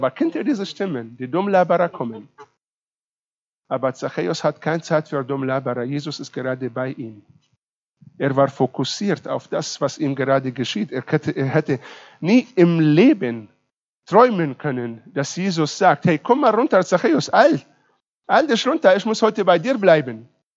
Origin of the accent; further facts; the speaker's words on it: Israel; German is a second language; Bei uns in Israel, okay, ich bringe euch ein bisschen an Israel-Spruch bei.